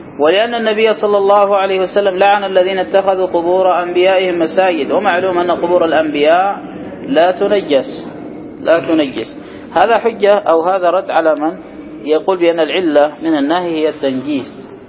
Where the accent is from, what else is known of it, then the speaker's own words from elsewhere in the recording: Yemen; وعندنا في اليمن